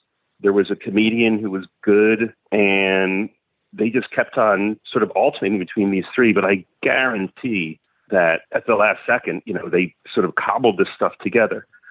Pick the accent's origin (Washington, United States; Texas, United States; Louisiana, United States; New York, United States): New York, United States; New York City; The garlic fried rice, and I'm a New Yorker, so I suppose de facto food snob.